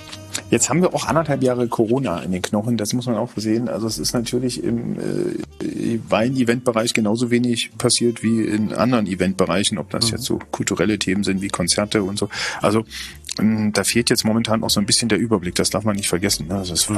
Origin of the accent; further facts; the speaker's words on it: Germany; dann höre ich oft die Meinung, dass wir Deutschen doch recht weit hinten sind.